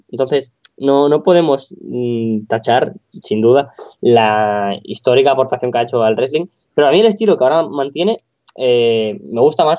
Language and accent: Spanish; Castile, Spain; En mi pueblo no se le llama así porque yo soy de Castilla Profunda